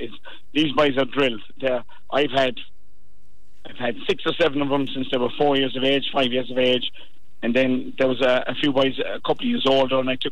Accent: Ballyduff, Ireland; Well, I suppose I'm from Ballydun originally myself.

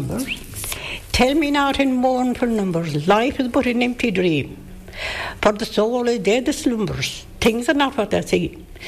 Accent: Ireland; Because, honestly, I was no real scholar, but I am Irish.

